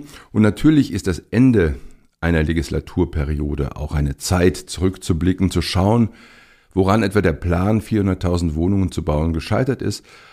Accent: Cologne, North Rhine-Westphalia, Germany; Ich habe Ihnen ja mal gesagt, ich bin auch Kölner.

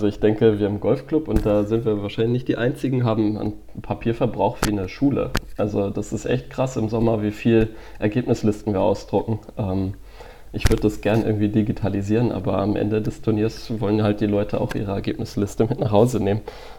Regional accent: Schleswig-Holstein, Germany; now in Augsburg, Germany; Ich komme eigentlich aus Schleswig-Holstein. Da sind viele Leute, denke ich, ein bisschen lockerer.

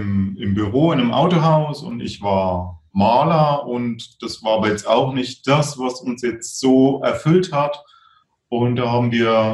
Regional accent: Thuringia, Germany; now in Regensburg, Germany; die dann in Thüringen war, so, also wo ich herkomme

